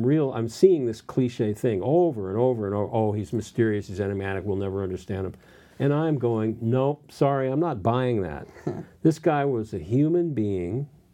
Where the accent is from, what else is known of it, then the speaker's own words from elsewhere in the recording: Pacific Palisades, California, United States; I grew up in Pacific Palisades, and I'd go off to the Palisades Branch Library, part of the LA library system.